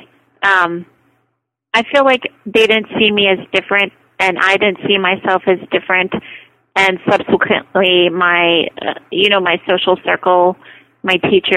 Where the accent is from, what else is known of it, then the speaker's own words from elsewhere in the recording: Scranton, Pennsylvania, United States; So I grew up in a small town called Scranton, Pennsylvania, a small rural town.